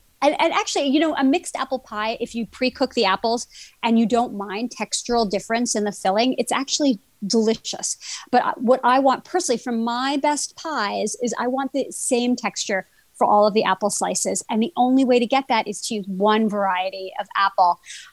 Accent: Brooklyn, New York, United States; Well, you know, I used to say pecan. I was brought up in Brooklyn.

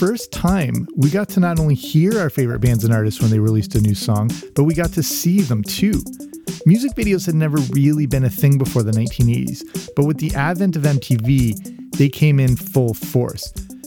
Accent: England, United Kingdom; also born or lived in Canada; I grew up in England, between Canada and England. So as many of my childhood memories are based in England as they are in North America.

